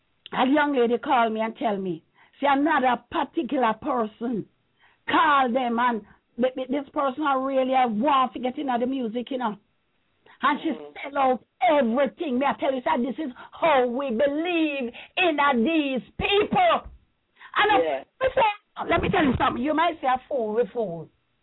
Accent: Morant Bay, Saint Thomas, Jamaica; also born or lived in Kingston; Oh, I was born in Jamaica at St. Mary Hospital at 9:45 a.m., delivered by midwife Richardson, and my mother had three other complicated births. And when I grew up in Morant Bay Town, I went to Morant Bay Primary

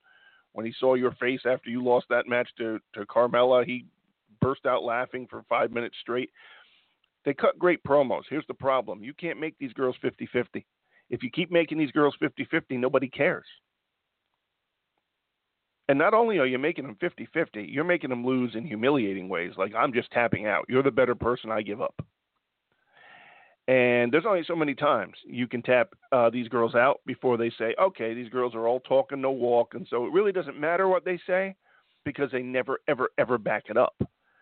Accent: Ireland; saying, as an Irishman, I think that was a jab at my nationality.

